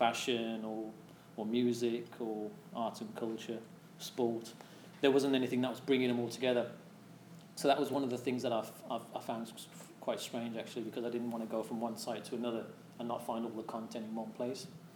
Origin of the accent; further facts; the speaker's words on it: United Kingdom; what it was like for myself growing up being British Asian